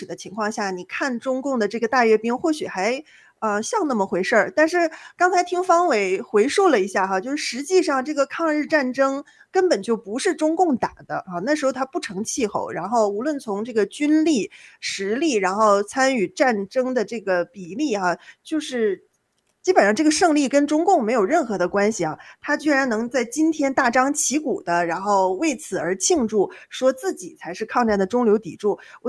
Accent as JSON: {"language": "Chinese", "region": "Northeast China", "country": "China", "said": "方威你知道我是东北人"}